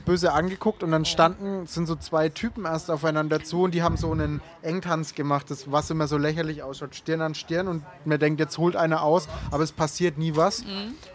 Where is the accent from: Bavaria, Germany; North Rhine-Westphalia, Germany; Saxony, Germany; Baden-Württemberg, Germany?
Bavaria, Germany; Meine Heimat ist in der Nähe von Bamberg. Und ich komme aus einem richtig kleinen Kaff, so viel dazu. Das ist dem einzigen kleinen Kaff in der Umgebung, das eine riesengroße Disco hat.